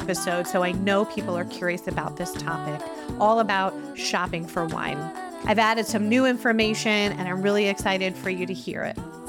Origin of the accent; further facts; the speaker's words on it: New Jersey, United States; now in Sonoma County, United States; I am back in Sonoma County, California after traveling to my home state of New Jersey last week.